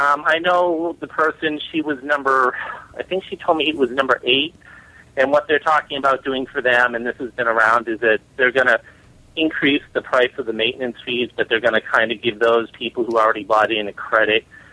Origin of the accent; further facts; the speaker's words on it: Honolulu, Hawaii, United States; from Honolulu.